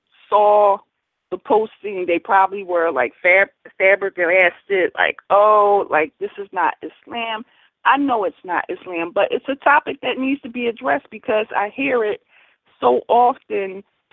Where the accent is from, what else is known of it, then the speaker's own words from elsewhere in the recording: Philadelphia, Pennsylvania, United States; I grew up in West Philadelphia, lived in South Philadelphia, West Philadelphia, you know, a majority of my life.